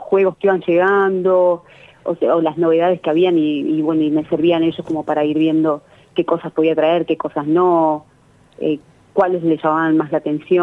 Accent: Plotier, Neuquén, Argentina; soy de acá de Plotier.

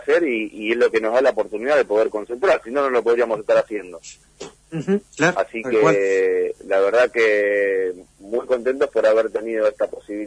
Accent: Tigre, Buenos Aires Province, Argentina; que yo venía desde Tigre, soy de Tigre

